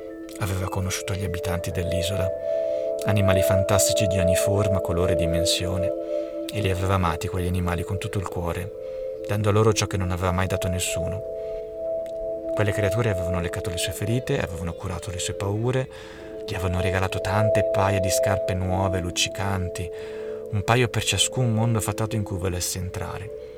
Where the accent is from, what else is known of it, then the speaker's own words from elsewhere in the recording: Switzerland; Il che ho pensato se digli la verità, cioè che ero svizzero